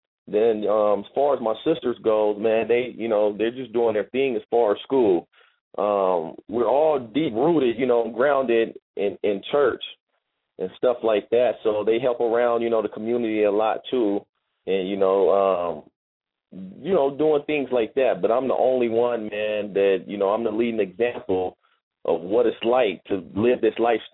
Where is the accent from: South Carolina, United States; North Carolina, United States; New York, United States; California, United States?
California, United States; Long Beach; I grew up in Long Beach, California, on the west side of Long Beach